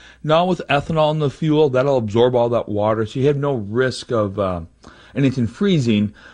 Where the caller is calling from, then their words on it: Moorhead, Minnesota, United States; I'm calling you from Moorhead, Minnesota.